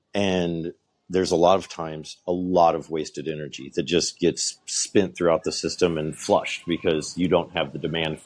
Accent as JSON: {"language": "English", "region": "Kansas", "country": "United States", "tie": "born or raised there", "said": "I grew up in Kansas. That's exactly what it is. Everything leaves."}